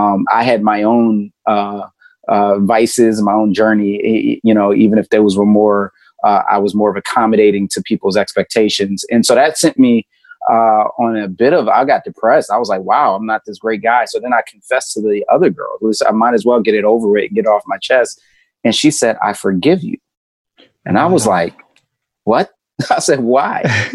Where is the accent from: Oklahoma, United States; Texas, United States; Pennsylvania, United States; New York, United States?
Pennsylvania, United States; Philadelphia; I was born and raised in Philly. My parents were actually in the Nation of Islam when I was born.